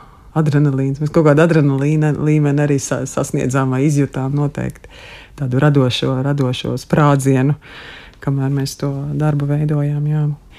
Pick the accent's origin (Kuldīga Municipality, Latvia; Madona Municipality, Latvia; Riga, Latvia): Kuldīga Municipality, Latvia; Kuldīga; tas ir no netālu no Kuldīgas, no, es nāku no Kuldīgas.